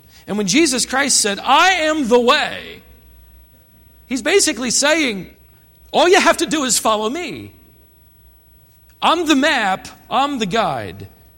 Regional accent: Minnesota, United States; born there; My grandpa's from Minnesota. I was born in Minnesota.

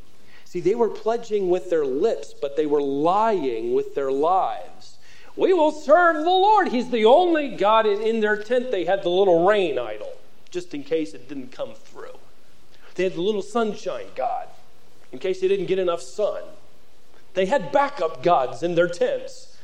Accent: Norfolk, Virginia, United States; Growing up in Norfolk, Virginia, with all the other missionary kids, we used to run around the streets as my father worked with the military there.

